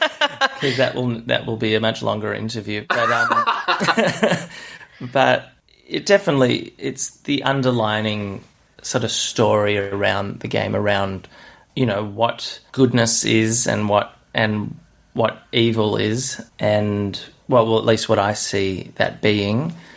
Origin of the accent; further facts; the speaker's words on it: Australia; You know, we're Australian. We're an Australian studio. Why don't we do something that we can be proud of, something more close to home?